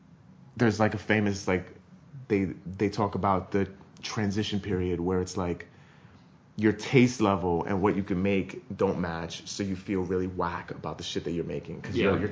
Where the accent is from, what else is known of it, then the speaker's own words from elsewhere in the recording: New York, United States; Maybe just growing up in New York, like the guys that I saw that I wanted to be like that were the coolest guys were like hip hop guys